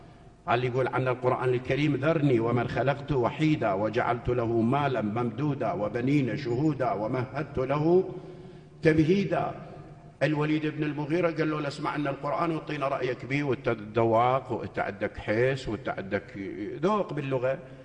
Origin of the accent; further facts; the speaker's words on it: Nasiriyah, Dhi Qar, Iraq; أنا مو جاي من برا حتى يضيع علي الحكي وما أعرفه. أنا بتصوري ابن الناصرية،